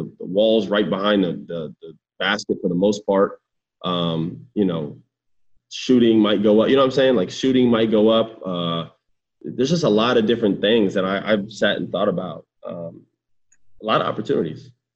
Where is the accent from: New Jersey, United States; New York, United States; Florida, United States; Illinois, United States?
Florida, United States; Orlando; I grew up in Orlando, so this is a true like home court advantage for me